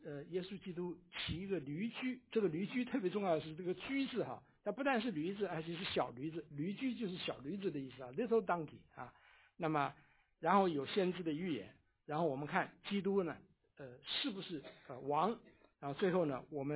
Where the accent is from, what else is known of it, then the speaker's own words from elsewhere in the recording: China; 这个我们大家都是中国人，我们知道的啊